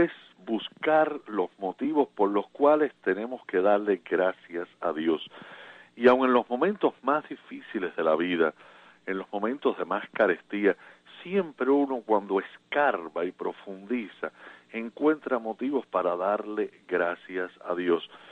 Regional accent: Cuba; nos ha tocado vivir como cubanos

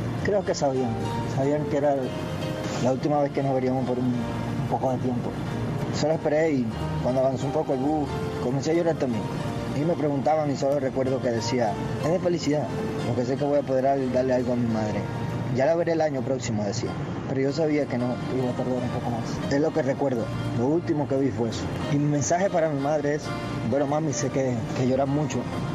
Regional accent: Cuba; moved away as an adult; ¿Qué recuerdo de Cuba cuando salí de Cuba?

